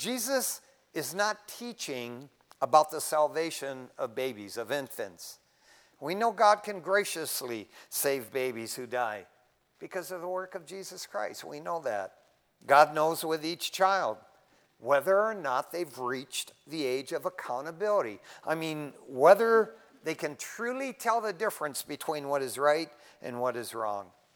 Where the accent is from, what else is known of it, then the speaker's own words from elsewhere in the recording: Michigan, United States; growing up in Michigan, it's like we were in California already, just five, six blocks away.